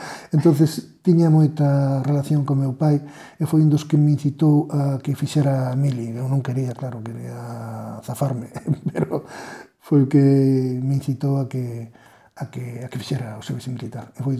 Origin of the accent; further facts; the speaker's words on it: Barrantes, Galicia, Spain; born there; Eu nací en Barrantes, nunha aldea que lle chaman o Casal, no ano 56.